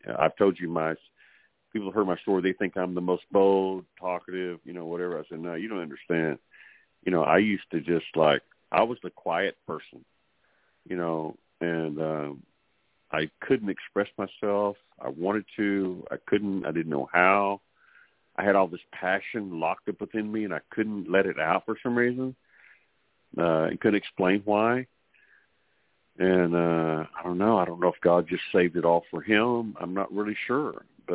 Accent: Farwell, Texas, United States; My dad and I were in my hometown, right, where I don't live anymore, of course, and in Farwell, Texas.

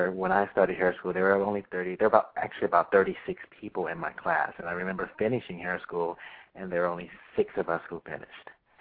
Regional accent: Maryland, United States; And I said, hey, I'm from Maryland. You know

